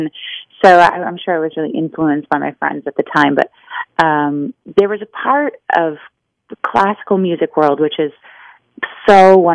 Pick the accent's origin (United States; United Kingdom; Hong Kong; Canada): United States; Iowa; born there; I was actually born in Iowa, so this story was really kind of fun for me.